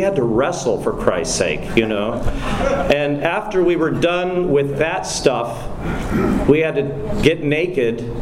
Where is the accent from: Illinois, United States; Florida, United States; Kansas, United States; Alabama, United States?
Florida, United States; I was growing up in Central Florida, Redneckville